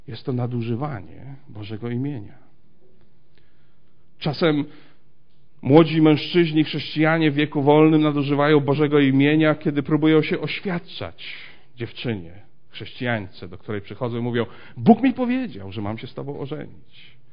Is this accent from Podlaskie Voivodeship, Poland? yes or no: no; Głubczyce, Opole Voivodeship, Poland; Ja pochodzę z Głubczyc